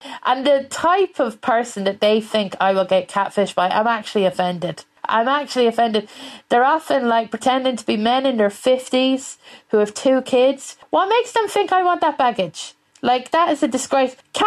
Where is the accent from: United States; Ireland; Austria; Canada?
Ireland; Leinster; I'm from Westmead